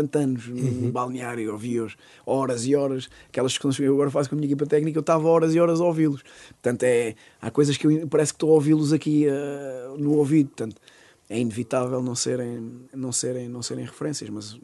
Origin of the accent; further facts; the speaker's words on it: Alentejo, Portugal; eu tenho muito daquilo, sou muito alentejano em muita coisa. A comida, a forma de estar, o convívio, beber um copo com os amigos, isso é muito dessa infância, porque vi fazer os costumes, os hábitos, sou um orgulhoso alentejano